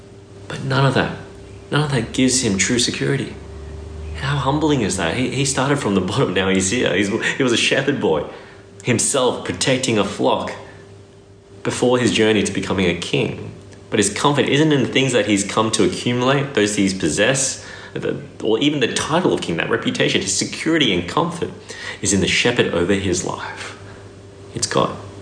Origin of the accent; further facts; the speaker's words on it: Brisbane, Queensland, Australia; Like, I grew up in Brisbane.